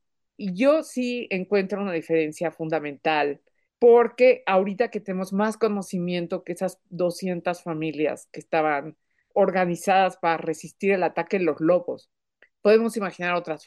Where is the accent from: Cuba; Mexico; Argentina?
Mexico; Soy escritora, soy mexicana.